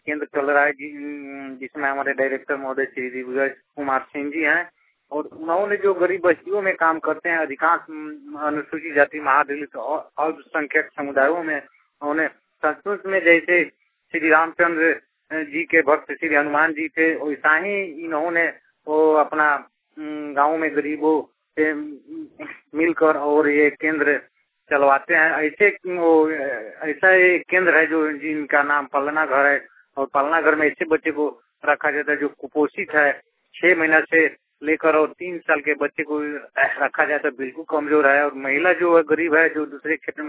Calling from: Motihari, Bihar, India; घर परशुरामपुर, पोस्ट मुरारपुर, थाना तुरगुलिया, जिला पूर्वी चंपारण मोतिहारी, मैं आइडिया कलम मोतिहारी से बोल रहा हूँ।

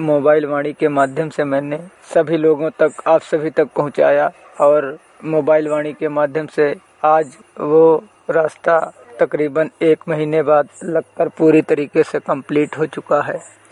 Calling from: Lakhimpur Kheri, Uttar Pradesh, India; Mobile वाणी लखीमपुर खीरी से।

